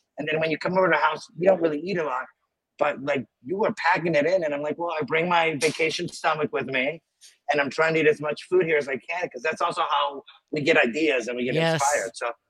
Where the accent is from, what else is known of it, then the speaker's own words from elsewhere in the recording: Venezuela; now in United States; I grew up in Venezuela. And so we used to get a lot of super fresh produce and vegetables.